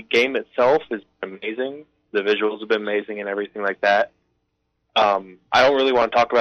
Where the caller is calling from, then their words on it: Montgomery, Alabama, United States; I'm calling from Montgomery.